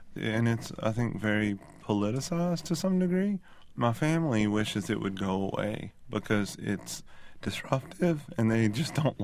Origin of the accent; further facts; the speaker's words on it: Mississippi, United States; And people from Mississippi are Mississippians first and Ame